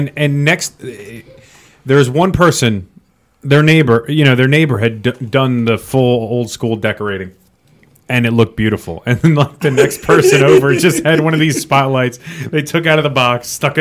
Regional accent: Staten Island, New York, United States; There's a guy where I grew up in Staten Island

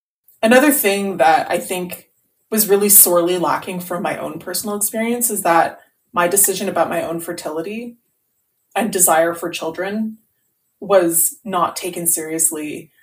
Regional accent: Quebec, Canada; You know, I'm from Quebec. I'm from a place where there are almost no family doctors, it seems.

